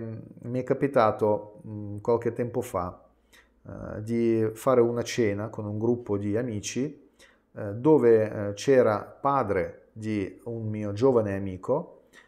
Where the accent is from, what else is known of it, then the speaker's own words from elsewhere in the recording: Russia; now in Italy; io arrivo dall'Italia, ma io sono russo, perché in Italia vivo da 20 anni, ma sono nato, cresciuto in Unione Sovietica.